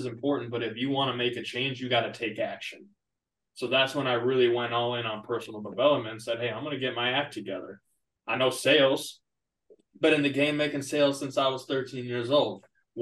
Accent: Florida, United States; born there; also born or lived in Arkansas, United States; Yep, so I was born in Florida, spent some time there.

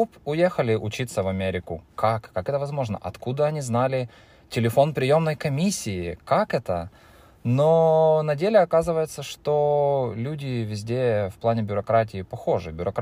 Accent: Lozova, Kharkiv Oblast, Ukraine; Да, я из Украины, из Харьковской области, из города Лозовая, который известен своей железной дорогой, ну и наркотиками, конечно.

